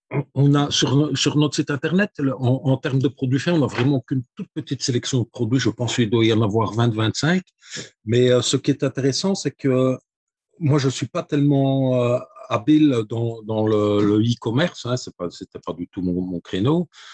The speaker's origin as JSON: {"language": "French", "country": "Belgium", "said": "je viens d'une petite région rurale en Belgique, et puis où il y avait beaucoup de fermes, d'agriculture, des petites connexions, les gens qui se connaissaient depuis longtemps. Bon, moi, j'ai vécu dans ce village-là jusqu'à mes 35 ans."}